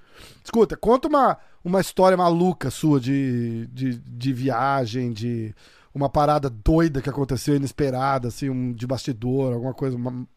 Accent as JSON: {"language": "Portuguese", "region": "São Paulo", "country": "Brazil", "said": "Eu sou de São Paulo, cara."}